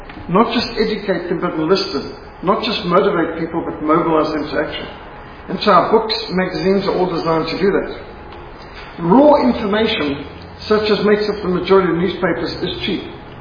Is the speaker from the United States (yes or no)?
no; Zimbabwe; I grew up in Rhodesia where we got bilharzia, we got tick bite fever, we got malaria.